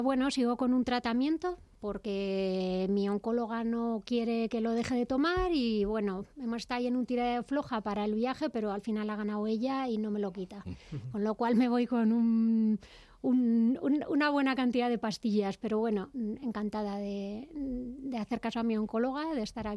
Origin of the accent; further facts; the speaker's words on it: Madrid, Community of Madrid, Spain; born there; Pues yo nací en Moncloa, pero ahora vivo en Vallecas.